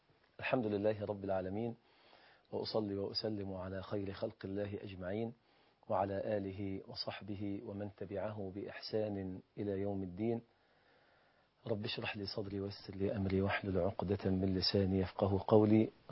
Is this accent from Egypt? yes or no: yes; Egypt; بلادنا مصر، قلب الإسلام وقلب العالم الإسلامي كله